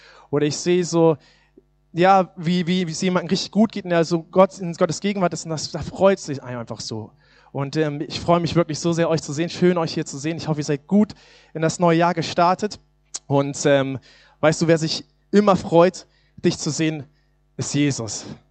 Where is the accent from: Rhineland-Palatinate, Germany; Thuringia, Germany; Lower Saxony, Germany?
Thuringia, Germany; Suhl; über Silvester waren wir eine Woche weg gewesen in Suhl, in Thüringen, wo ich herkomme, wo ich geboren bin, wo meine Familie lebt.